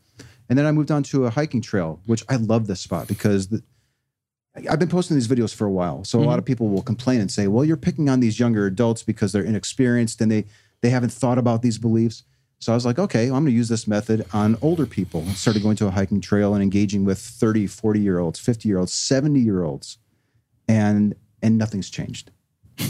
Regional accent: Chicago, Illinois, United States; I was raised here in Chicago.

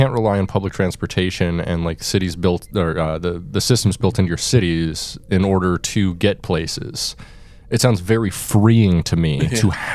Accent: Alaska, United States; growing up in Alaska, where... Fun fact, there's one bus... that goes to my home from my hometown to Anchorage

